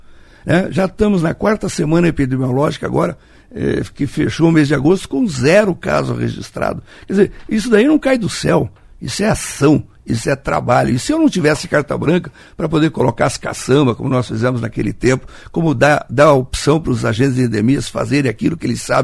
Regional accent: Brazil; eu sou patriota, sou brasileiro, né?

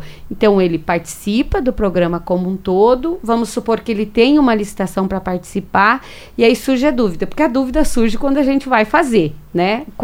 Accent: Rio Grande do Sul, Brazil; eu costumo dizer que não está morto quem peleia, como uma boa gaúcha, né?

